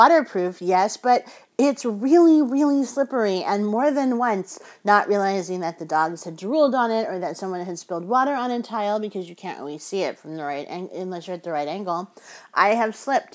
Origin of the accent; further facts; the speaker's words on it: California, United States; also born or lived in New Jersey; I grew up on the beach. I grew up first on the Jersey Shore and then in the California coastline